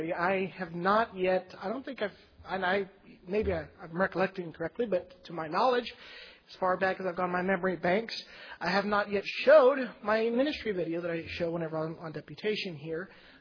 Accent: Honduras; Being that I grew up in Honduras, my parents served as missionaries for 17 years.

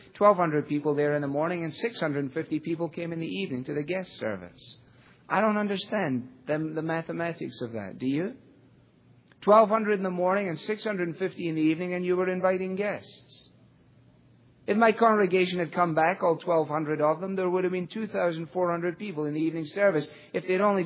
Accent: Glasgow, Scotland, United Kingdom; I was brought up in Glasgow.

